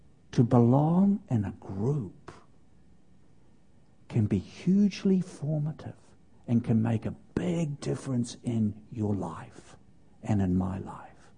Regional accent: Auckland, New Zealand; He knew that I was from Auckland, and he said, oh, I'd like to tell you a story.

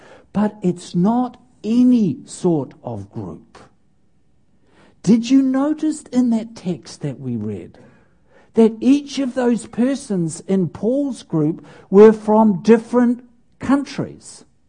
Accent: Auckland, New Zealand; He knew that I was from Auckland, and he said, oh, I'd like to tell you a story.

